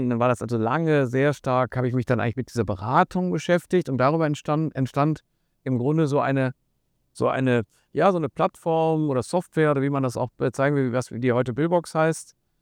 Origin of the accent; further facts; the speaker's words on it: Germany; wie man ja unschwer hört, bin ich Deutscher. Ich bin aber auch grundsätzlich mal, glaube ich, europäisch geprägt.